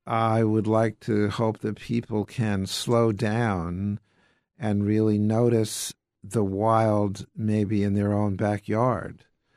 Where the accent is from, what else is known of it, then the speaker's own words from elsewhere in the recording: Long Island, New York, United States; I grew up in Gatsby country. I grew up on Long Island when I was a boy.